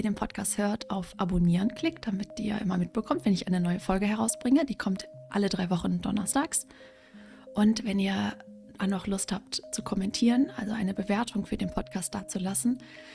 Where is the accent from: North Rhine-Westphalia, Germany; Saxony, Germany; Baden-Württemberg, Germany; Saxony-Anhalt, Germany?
North Rhine-Westphalia, Germany; Bonn; now in Hamburg, Germany; wir kommen beide aus der Richtung, ja so grob Köln, sie da Richtung Aachen und ich eben Richtung Bonn. Und wir sind beide nach Hamburg gezogen.